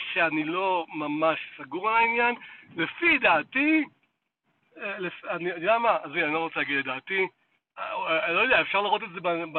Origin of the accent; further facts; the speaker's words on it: Jerusalem, Jerusalem District, Israel; now in Beit Shemesh, Israel; אני גדלתי בקטמון